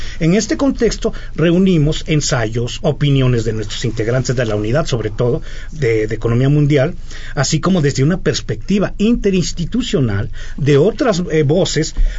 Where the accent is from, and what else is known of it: Mexico